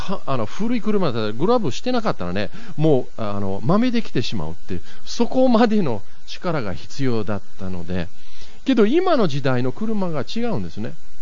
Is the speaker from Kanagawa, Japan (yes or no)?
yes; Yokohama, Kanagawa, Japan; 僕は子供の時に横浜に住んでたんですけれども